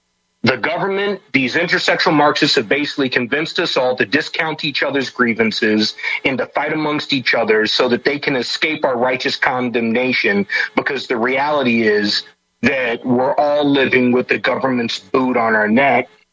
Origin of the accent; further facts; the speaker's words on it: United States; I'm a American